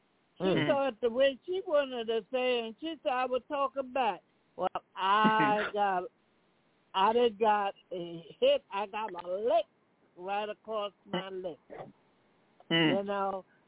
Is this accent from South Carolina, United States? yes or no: yes; South Carolina, United States; Well, I'm from South Carolina also.